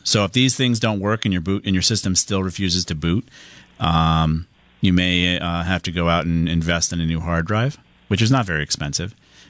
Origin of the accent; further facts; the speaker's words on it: Southington, Connecticut, United States; let's go on to Joe in Southington, my hometown.